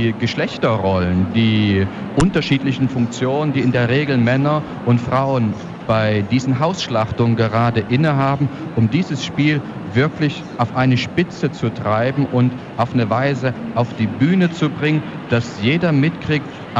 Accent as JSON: {"language": "German", "town": "Borna", "region": "Saxony", "country": "Germany", "tie": "born there", "said": "gerade gestern bei einer Lesung in Borna, meiner Geburtsstadt"}